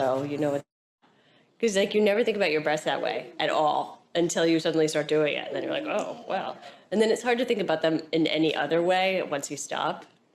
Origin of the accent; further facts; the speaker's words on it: New Jersey, United States; I'm 36 years old. I live in Chelsea. I grew up in New Jersey.